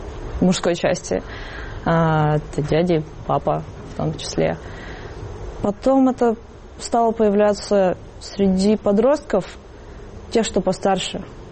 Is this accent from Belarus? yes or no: no; Yakutsk, Sakha Republic, Russia; now in Novosibirsk, Russia; я родилась, выросла в Якутске, то есть училась там в школе. А затем уже переехала в Новосибирск.